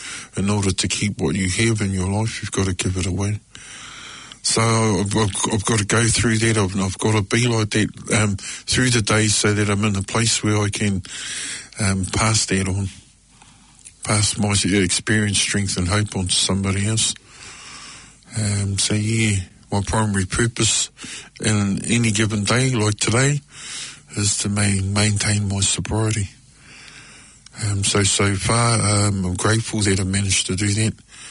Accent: New Zealand; with my culture as Māori. I wasn't raised with what I mean by that, I wasn't raised a native speaker. My native tongue was English.

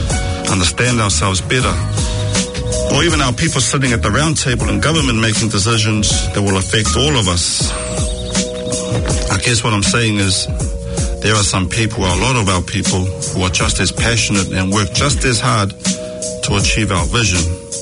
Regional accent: Grey Lynn, Auckland, New Zealand; born or raised there

